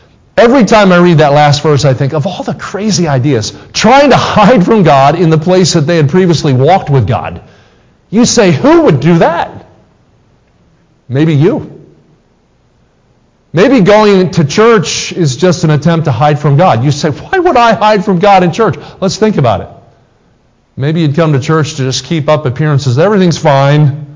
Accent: Kansas City, Missouri, United States; We're from Kansas City, Missouri.

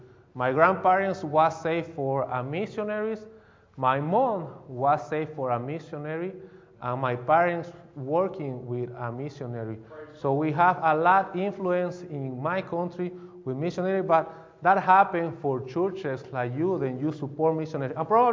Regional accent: Bolivia; first language Spanish; English is a second language; Probably you can hear my accent. I am not from the United States. I am from Bolivia, and we speak Spanish.

